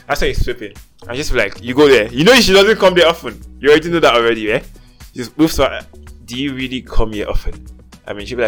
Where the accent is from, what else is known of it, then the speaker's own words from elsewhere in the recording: Nigeria; accent: Nigerian; let me go back to my new accent, my normal Nigerian accent for this.